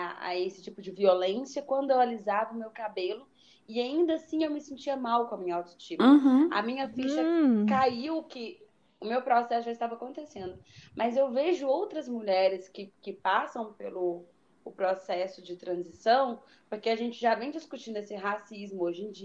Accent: Divinópolis, Minas Gerais, Brazil; eu tenho 27 anos, eu sou de Divinópolis, Minas Gerais, no Brasil

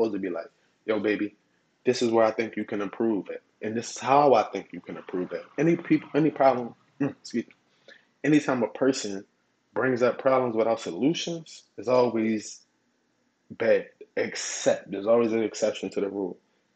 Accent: Philadelphia, Pennsylvania, United States; I'm sorry, I'm from Philly, so that's how a female sound to me.

